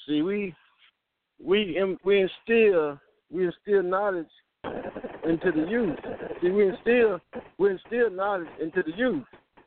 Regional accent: St. Louis, Missouri, United States; And as we are from St. Louis, Missouri, short man out of St. Louis, Missouri

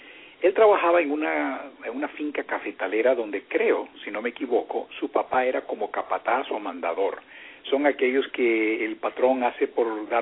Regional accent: United States; Spanish is a second language; esa enorme publicidad que nosotros como norteamericanos mandamos al resto del mundo a través de las películas.

